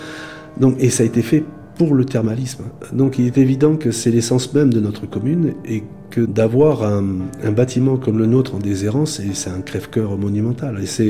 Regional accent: Nouvelle-Aquitaine, France; Non, pas du tout. Je suis originaire des Charentes.

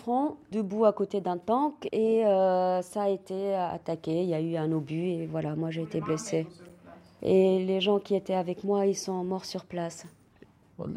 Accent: Zawiya, Zawiya District, Libya; now in Tunisia; 22 ans, je viens de Zawiya de Libye.

